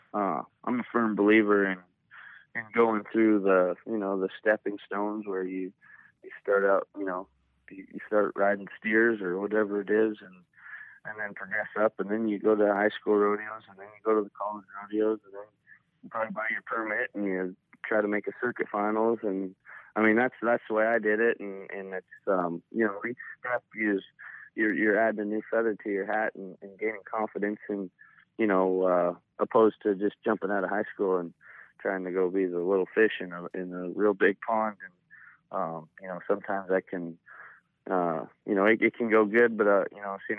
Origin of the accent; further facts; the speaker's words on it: Canada; I was a pretty average hockey player for as far as Canadian kids go. There's a lot of really good ones up there.